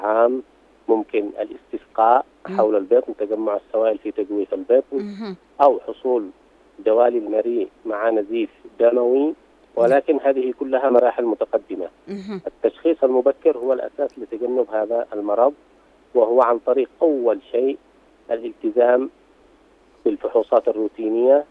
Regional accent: Yemen; وهو منتشر عندنا في اليمن

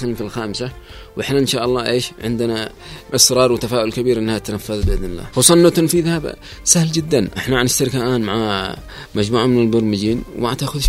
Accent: Yemen; ممكن واحد يتابع أكثر من مؤسسة عندنا في اليمن

